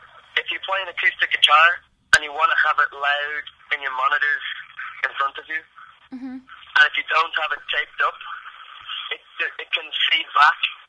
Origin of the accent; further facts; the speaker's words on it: Dublin, Leinster, Ireland; I grew up in Dublin, and the period that I grew up in Dublin was when it was experiencing this bizarre state economic boom.